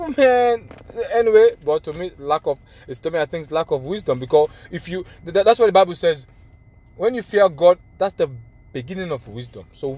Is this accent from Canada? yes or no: no; Sierra Leone; English is a second language; now in Randolph, United States; I'm from Sierra Leone, but now I'm in Randolph, Massachusetts.